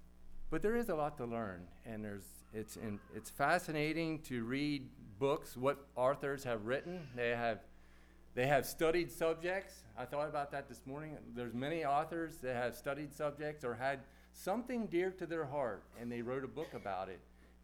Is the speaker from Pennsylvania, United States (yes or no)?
yes; Chambersburg, Pennsylvania, United States; I grew up in Chambersburg.